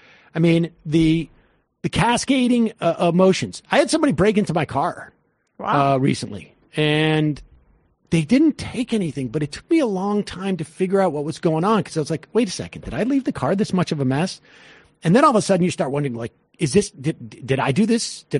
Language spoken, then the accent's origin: English; New Bedford, Massachusetts, United States; I'm from Southern Massachusetts. And so that is, I was down near Bedford. Bedford, Mass, and we have a slightly different accent there.